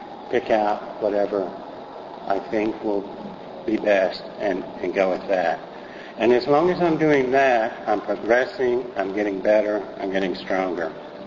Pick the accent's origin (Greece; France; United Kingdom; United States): United States; Texas; You'll have to remember I'm from Texas.